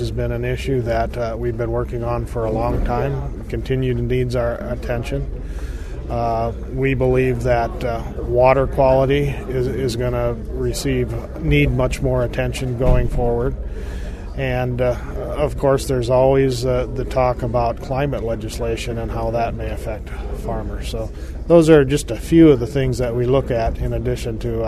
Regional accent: Iowa, United States; I'm from Pulseville, Iowa, in northeast, very northeast Iowa

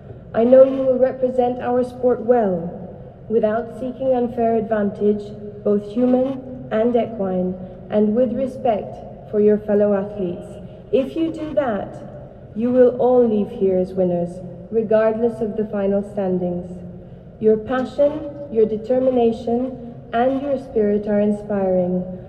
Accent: Amman, Amman Governorate, Jordan; I grew up in Amman, Jordan, a half a world away from here.

